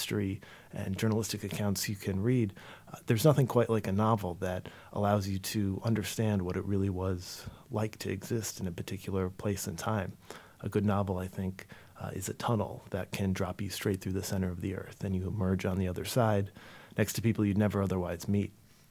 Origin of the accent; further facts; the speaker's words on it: United States; me speaking personally as an American, I feel, you know, enormously blessed to live in a place where the only time we really experience that kind of violence is on the television screen